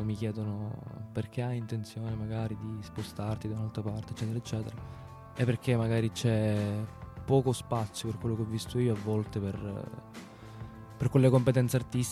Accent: Catania, Sicily, Italy; Sì, sì, sono di Catania.

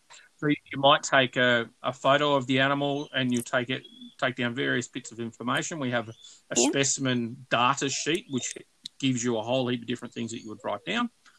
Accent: Victoria, Australia; I grew up in Victoria. I was the youngest person to hold their venomous snake license in Victoria.

